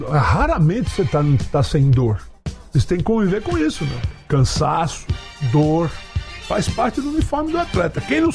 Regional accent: Natal, Rio Grande do Norte, Brazil; Eu sou de Natal, Rio Grande do Norte.

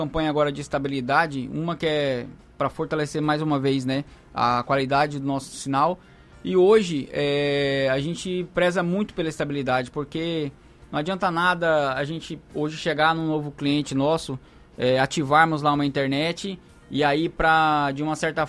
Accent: Vilhena, Rondônia, Brazil; Inclusive eu sou de lá, do Cone Sul, eu sou de Vilhena, sou natural de lá.

